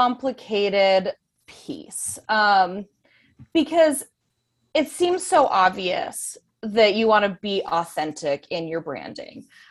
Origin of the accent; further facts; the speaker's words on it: Colorado, United States; also born or lived in Los Angeles, United States; So I was born in Los Angeles, and we moved out to Colorado in the early 90s. My dad got a job with Head Sports, and that brought us out here. And so elementary through high school was all in Colorado growing up